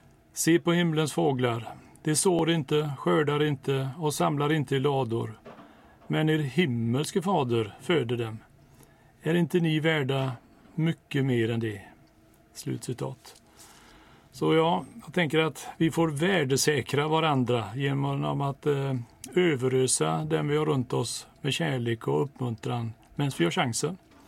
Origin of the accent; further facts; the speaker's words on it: Donsö, Västra Götaland County, Sweden; Som liten, när någon på Donsö frågade om vem jag var så fick jag lära mig att svara